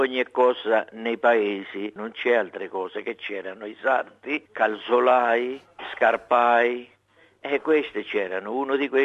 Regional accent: Schiavi di Abruzzo, Abruzzo, Italy; moved away; Io vengo da Schiavi di Abruzzo, provincia di Chieti.

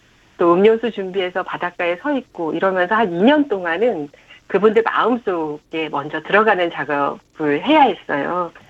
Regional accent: Jeju, South Korea; 왜냐하면 제가 고향이 제주도거든요.

